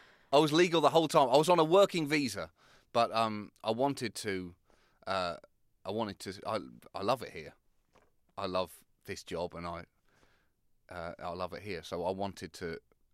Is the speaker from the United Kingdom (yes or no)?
yes; United Kingdom; I, as a British person, let me tell you what tyranny really was back then, because my people did it to you.